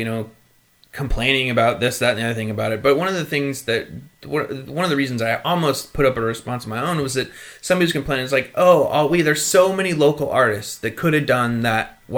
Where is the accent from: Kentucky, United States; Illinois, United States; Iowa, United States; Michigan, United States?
Iowa, United States; Mount Vernon; I was born in a small town in Iowa, Mount Vernon, Iowa. I grew up on a farm 4 miles outside that town.